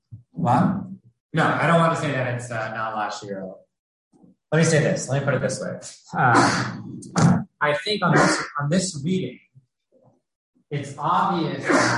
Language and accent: English; Queens, New York, United States; let's say, growing up in Queens, I never took a car service, right? I took a subway wherever I had to go.